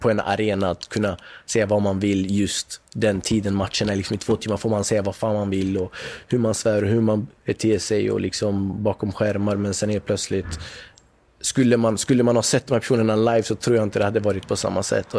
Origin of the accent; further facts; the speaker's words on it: Sweden; de är liksom från Kongo och jag är född uppväxt i Sverige